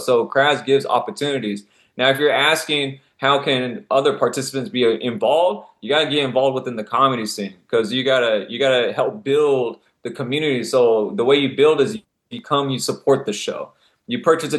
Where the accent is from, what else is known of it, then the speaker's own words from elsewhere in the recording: California, United States; now in Las Vegas, United States; I came from the Bay Area. So in Bay Area, you have San Francisco, you have Oakland, you have San Jose, you have three major cities